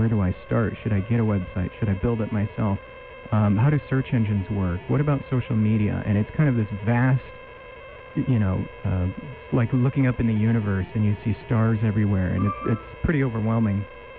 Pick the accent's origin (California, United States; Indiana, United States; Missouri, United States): California, United States; Stockton; I grew up in California, and so in Stockton, there were some summers where I think we peaked at about 110 degrees